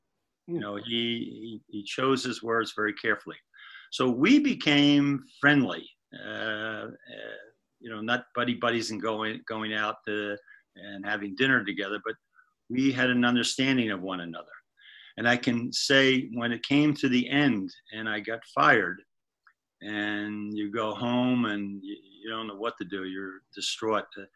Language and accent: English; Philadelphia, Pennsylvania, United States; Well, we won this championship in Philadelphia not by coincidence, in my hometown of Philadelphia in game 6.